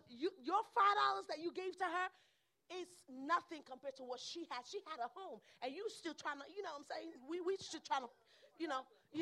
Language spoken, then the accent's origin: English; New York, United States; You know, I'm from New York, and some of these individuals, it is a profession.